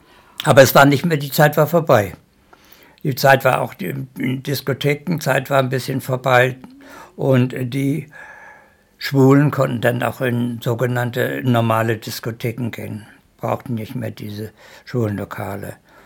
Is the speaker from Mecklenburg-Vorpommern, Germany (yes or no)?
yes; Schwerin, Mecklenburg-Vorpommern, Germany; now in Wiesbaden, Germany; Ein Teil geht nach Schwerin in meine Heimatstadt, von der ich damals 1958, 59 in den Westen gegangen bin. Und die andere Hälfte bleibt in Wiesbaden, wo ich über 50 Jahre gelebt habe.